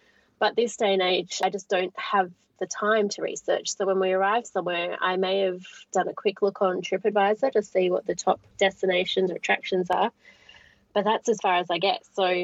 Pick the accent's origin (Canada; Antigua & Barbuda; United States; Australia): Australia; Adelaide, South Australia; now in Majorca, Spain; No, not at all. I'm from Adelaide, Australia.